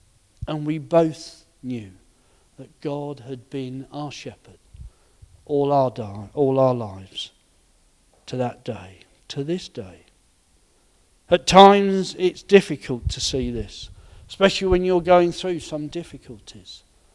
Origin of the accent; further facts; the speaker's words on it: Reading, South East England, United Kingdom; moved away; also born or lived in Essex; We moved from Berkshire to Essex, from Reading in Berkshire to Brankery in Essex. Traumatic time for the family, for the three of us.